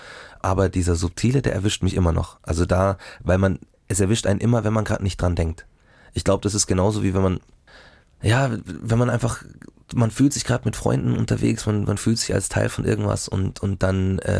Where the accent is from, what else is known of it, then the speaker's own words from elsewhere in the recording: Munich, Bavaria, Germany; born there; ursprünglich bin ich in München geboren und dann nach Mark Traben gezogen